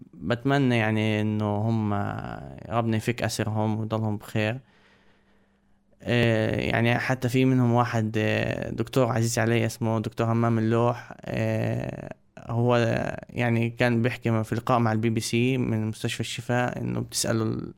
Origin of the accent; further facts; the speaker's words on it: Gaza, Gaza Strip, Palestine; also born or lived in Saudi Arabia; بس بعديها رحنا إحنا السعودية، أنا انولدت في السعودية الأساس، وروحنا في 2005 على مدينة غزة. عشت كل حياتي في غزة يعني، ما عدا أول 4 سنين من حياتي خارج مدينة غزة.